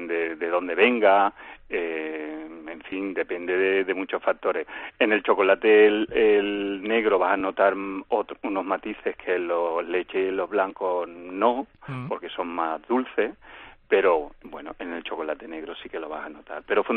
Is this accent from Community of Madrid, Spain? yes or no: no; Andalusia, Spain; Yo es que soy andaluz y lo llevo como muy presente